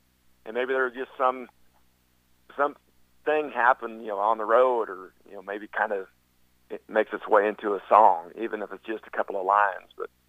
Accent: Wyoming, United States; I was born and raised in Wyoming.

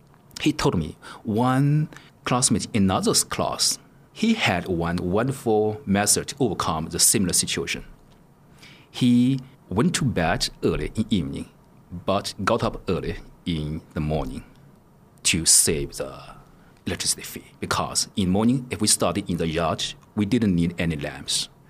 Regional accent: Luoyang, Henan, China; English is a second language; I was born in one ordinary family in one economically disadvantaged district of my hometown, Luoyang, in China.

